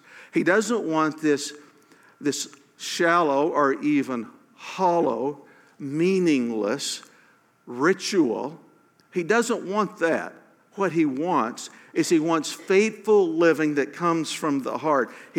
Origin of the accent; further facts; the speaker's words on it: Pryor, Oklahoma, United States; I'm from Pryor, so I don't know how I could defend you all.